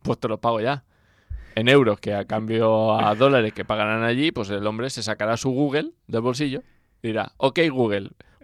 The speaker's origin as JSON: {"language": "Spanish", "country": "Spain", "said": "porque soy español"}